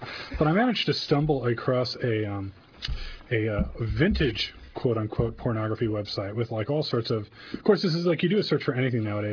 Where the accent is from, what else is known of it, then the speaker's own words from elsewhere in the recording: Brooklyn, New York, United States; Actually, I'm from Brooklyn originally.